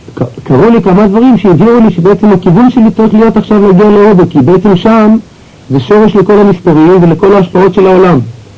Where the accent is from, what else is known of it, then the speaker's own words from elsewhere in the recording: Kfar Saba, Central District, Israel; also born or lived in Petah Tikva; אני נולדתי בארץ, בפתח תקווה, בגיל 10 עברתי לכפר סבא, גיל 14 לפנימייה